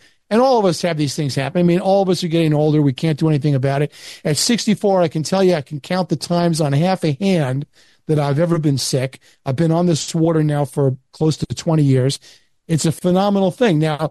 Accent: Long Island, New York, United States; I mean, you know, I grew up on Long Island, and, yeah, you know, we were taught from an early age that, you know, the fluoridated water in Brooklyn was great because it made great bagels.

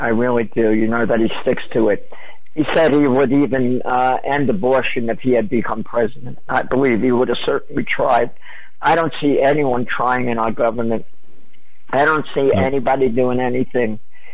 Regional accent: New York, United States; But I tell them, I'm from New York. What can I do, you know?

